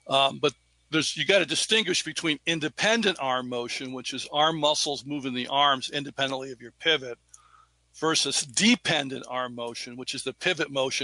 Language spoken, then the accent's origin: English; Chicago, Illinois, United States; I played a lot of baseball growing up in Chicago back in the 60s, 50s and 60s.